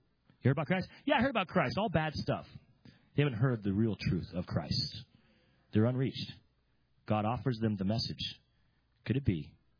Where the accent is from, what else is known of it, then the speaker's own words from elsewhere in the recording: California, United States; I'm from California, never been to New York City before in my life.